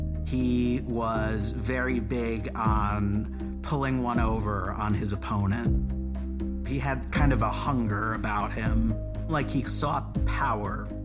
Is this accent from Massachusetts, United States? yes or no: no; Glenview, Illinois, United States; Ilya and I grew up in Glenview. It was very, very white bread.